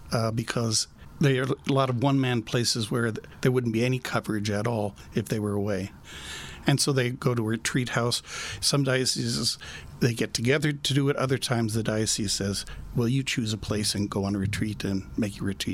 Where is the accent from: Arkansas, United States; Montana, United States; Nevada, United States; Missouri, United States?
Nevada, United States; born there; I was born in Nevada, so I'm used to the dry heat.